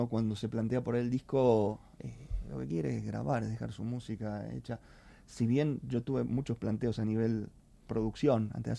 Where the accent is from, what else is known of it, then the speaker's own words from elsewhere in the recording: Argentina; yo soy de Argentina